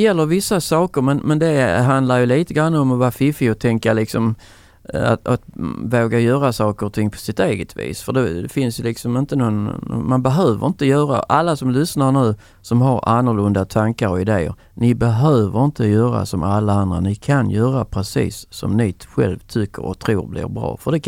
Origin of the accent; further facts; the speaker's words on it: Skåne, Sweden; accent: Old Scanian; Jag brukar säga att jag är tvåspråkig. Jag pratar både gammelskånska och svenska.